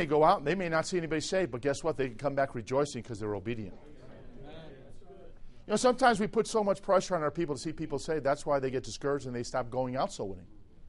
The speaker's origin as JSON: {"language": "English", "town": "Chicago", "region": "Illinois", "country": "United States", "said": "I said, I'm from Chicago. I'm a Bears fan."}